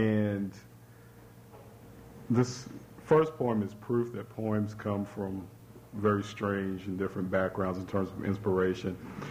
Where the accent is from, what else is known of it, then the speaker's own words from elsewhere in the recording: Louisville, Kentucky, United States; And I'm from the West End of Louisville, by the way, I should add.